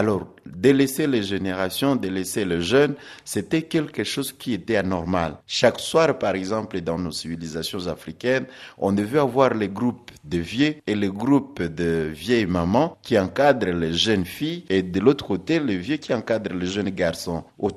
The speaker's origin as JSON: {"language": "French", "country": "DR Congo"}